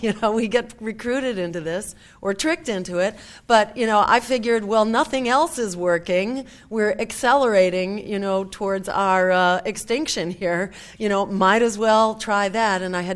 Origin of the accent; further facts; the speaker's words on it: Massachusetts, United States; And we actually passed a voter referendum in Massachusetts, my home state.